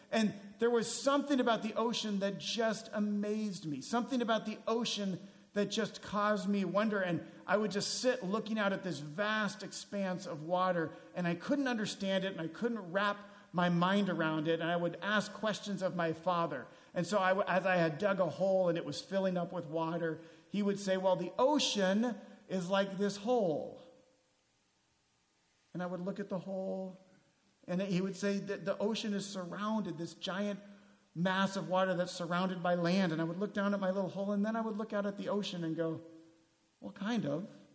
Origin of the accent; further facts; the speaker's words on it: California, United States; I am a California guy. I grew up in California. I grew up going to the beach.